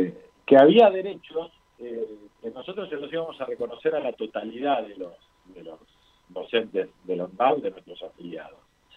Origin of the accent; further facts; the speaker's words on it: Argentina; una situación compleja que estamos atravesando como argentinos y argentinas